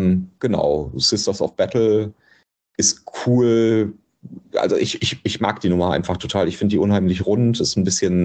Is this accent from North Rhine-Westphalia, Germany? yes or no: yes; Bochum, North Rhine-Westphalia, Germany; Ich komme ja aus Bochum